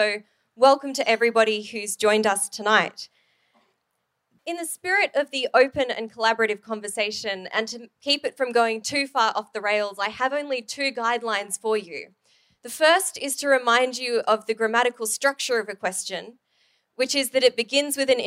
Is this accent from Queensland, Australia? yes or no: no; Sydney, New South Wales, Australia; if you are cold, which I am because I'm from Sydney